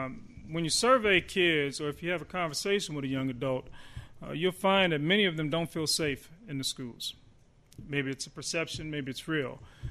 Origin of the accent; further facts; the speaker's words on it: Omaha, Nebraska, United States; Well, I benefit from being born and raised in Omaha, being very familiar with our issues, knowing the history